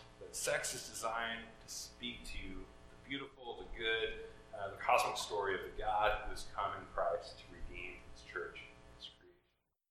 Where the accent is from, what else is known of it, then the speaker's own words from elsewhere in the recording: Oregon, United States; I grew up in Oregon, and I was never too worried about a terrorist attack in Portland, Oregon, right?